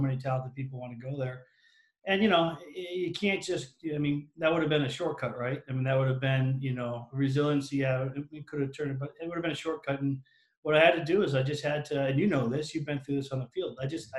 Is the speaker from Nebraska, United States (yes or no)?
no; Boston, Massachusetts, United States; you know, I grew up in Boston and, you know, I love Larry Bird and Kevin McHale and Robert Parrish.